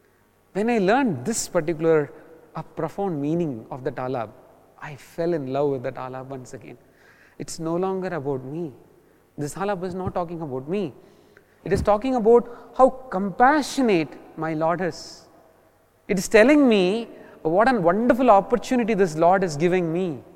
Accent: South India, India; English is a second language; because I come from South India and I do not understand Hindi.

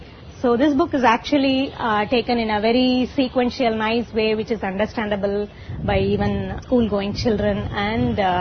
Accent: Thanjavur, Tamil Nadu, India; also born or lived in United States; now in Chennai, India; I'm basically from Tanjore, moved to Chennai a couple of years ago. I used to live in US for 12 years. I was working in IT. And I came to India just for my son.

